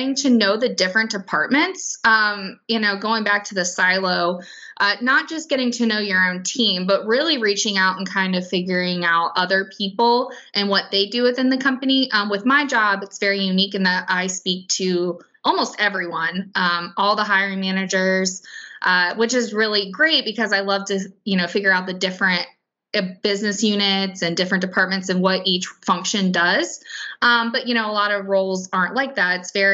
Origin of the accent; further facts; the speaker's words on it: Columbus, Ohio, United States; I'm from Columbus, Ohio, started majoring in biochem pre-med